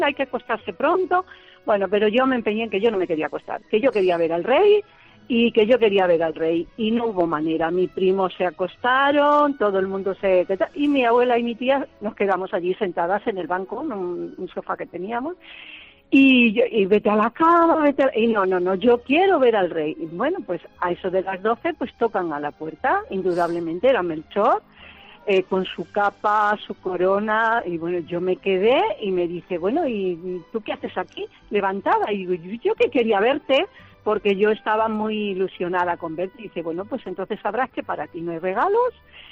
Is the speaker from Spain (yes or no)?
yes; Olivenza, Extremadura, Spain; yo soy de Olivenza, un pueblo que seguro que Carlos conoce muy bien.